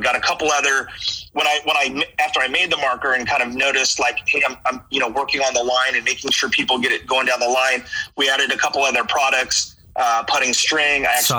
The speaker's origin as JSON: {"language": "English", "town": "Fountain Valley", "region": "California", "country": "United States", "tie": "born or raised there", "said": "So I grew up here in Orange County. I live in Huntington Beach. I grew up in Fountain Valley, which is a city right nearby. So that's where I call home and grew up."}